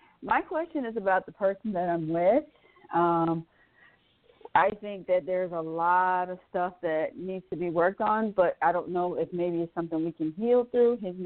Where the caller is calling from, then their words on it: Atlanta, Georgia, United States; I'm calling from Atlanta.